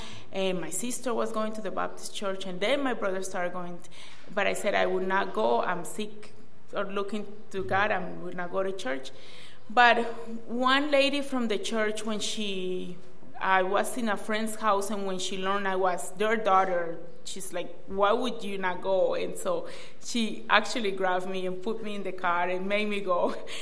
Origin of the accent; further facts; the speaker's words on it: Colombia; born there; English is a second language; I was born in Colombia 32 years ago in a Catholic home.